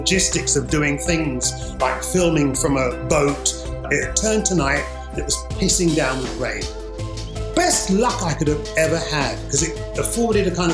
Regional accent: Brixton, London, United Kingdom; I grew up in Brixton, and back then it was a collective of misfits that I guess now would be described as a multicultural community

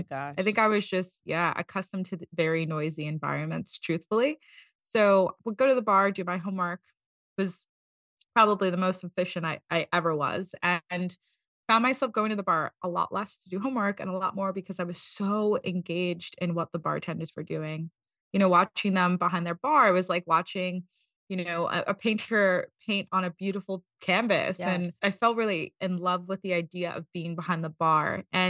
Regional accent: Bronx, New York, United States; now in Washington, United States; So I moved from the Bronx to DC to pursue a career in nursing

